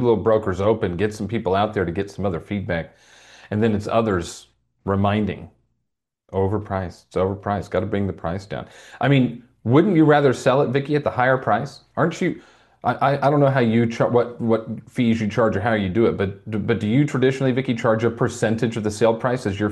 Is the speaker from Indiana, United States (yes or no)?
yes; Indianapolis, Indiana, United States; also born or lived in Riverside, California; I am. That's where I grew up. I was born in Riverside. And then 1981, we moved. Actually, the day Terry was born, March 20th, 1981, we moved from Riverside, California to Indianapolis, where my mother was born.